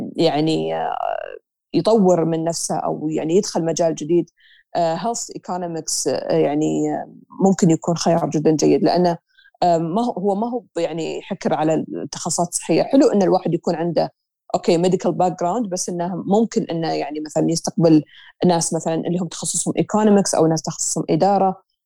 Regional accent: Saudi Arabia; احنا عندنا في السعوديه

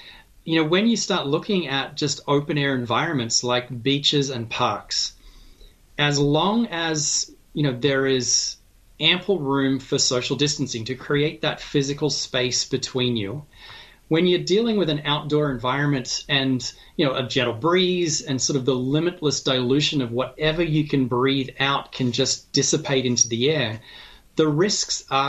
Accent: Massachusetts, United States; and I know Massachusetts is not at the high, but it's my home state, so I know a lot about it.

